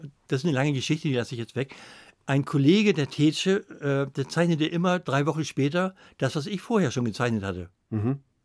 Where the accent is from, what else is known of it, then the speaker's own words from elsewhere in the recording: Northern Germany, Germany; Und ich bin auch ein Norddeutscher.